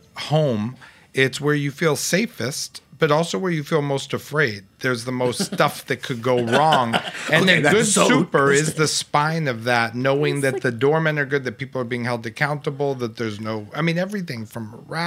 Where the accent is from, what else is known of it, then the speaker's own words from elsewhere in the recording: New York, United States; I grew up on the Upper East Side.